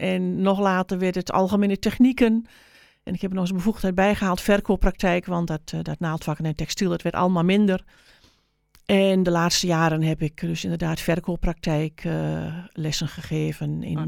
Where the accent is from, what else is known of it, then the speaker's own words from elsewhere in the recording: Olst, Overijssel, Netherlands; now in Goor, Netherlands; Nou, ik ben geboren in Olst, dus in Salland is dat, aan de onderkant van de dijk van die langs de IJssel loopt. En daar heb ik tot mijn 20ste ongeveer gewoond, daarna een jaartje Zutphen en toen ben ik hier in Goor terechtgekomen.